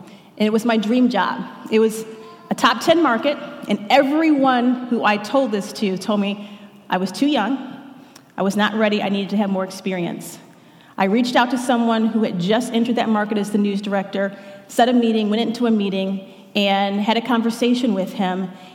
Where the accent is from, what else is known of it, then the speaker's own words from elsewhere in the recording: Detroit, Michigan, United States; I grew up in the Detroit area, and he invited me to come in and spend an afternoon with him.